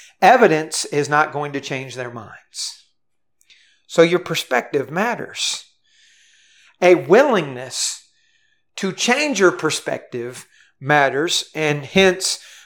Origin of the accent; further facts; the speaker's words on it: Steubenville, Ohio, United States; I grew up in Steubenville, Ohio, and I lived very close to the Ohio River.